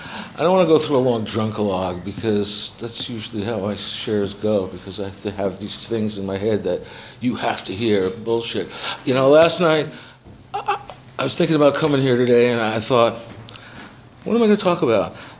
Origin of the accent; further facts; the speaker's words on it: Yonkers, New York, United States; also born or lived in Bronx; So I was born in New York. Our families lived together. We moved from the Bronx to Yonkers